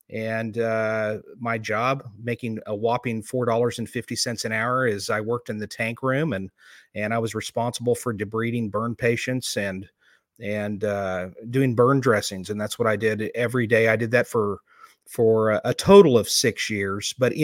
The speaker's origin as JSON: {"language": "English", "region": "California", "country": "United States", "tie": "born or raised there", "moved": "yes", "said": "Well, I started out life in California when it wasn't quite as crazy as it is today. When we ended up moving from California in 1982, my father was a California high"}